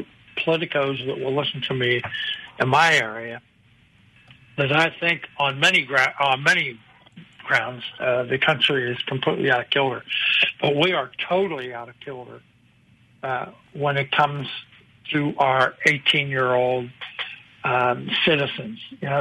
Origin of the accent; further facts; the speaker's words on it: Pittsburgh, Pennsylvania, United States; also born or lived in Philadelphia; I might remind you that I lived in Philadelphia for 10 years after being born and raised in Pittsburgh.